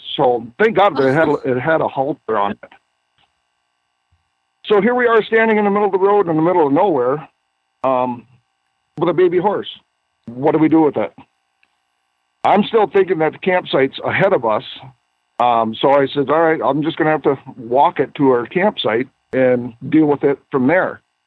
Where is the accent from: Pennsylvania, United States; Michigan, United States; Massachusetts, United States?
Michigan, United States; No. Okay. I'm from Michigan.